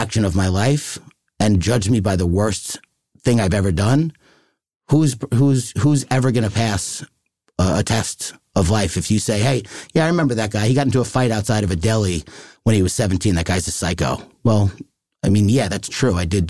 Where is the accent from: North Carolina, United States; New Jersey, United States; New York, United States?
New York, United States; Like, I'm from Long Island, I'm Irish, you know, I know a lot of cops.